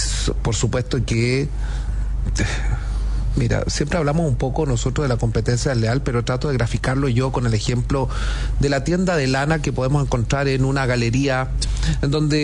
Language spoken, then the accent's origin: Spanish; Chile; Entonces, como chilenos perdemos estos espacios, al igual que el comercio.